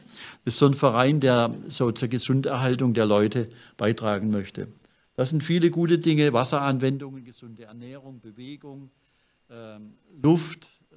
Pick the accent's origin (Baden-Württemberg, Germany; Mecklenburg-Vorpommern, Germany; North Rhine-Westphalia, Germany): Baden-Württemberg, Germany; Pforzheim; born there; wurde geboren 1958 in Pforzheim. Bin jetzt auch 58 Jahre alt.